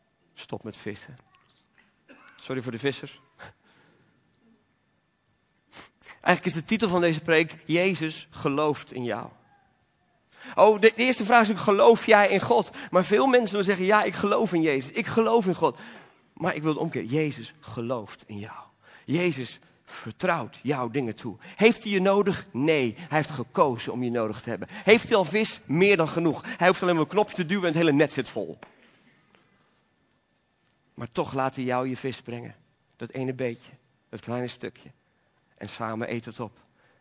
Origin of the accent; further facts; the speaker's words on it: Belgium; born there; Het was een kleine samenkomst in België, waar ik geboren ben.